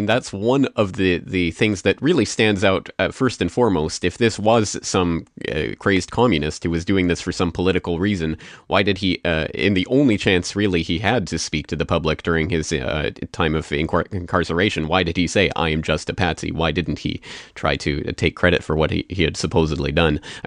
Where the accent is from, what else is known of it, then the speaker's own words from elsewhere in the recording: Canada; especially in America, as I'm Canadian